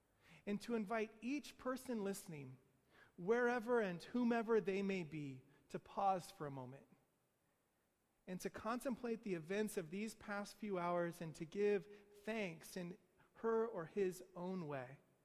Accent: Kansas City, United States; that church in Kansas City, my hometown

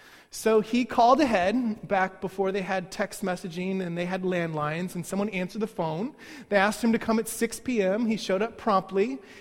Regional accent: Midwest, United States; Spangers, I'm from the Midwest.

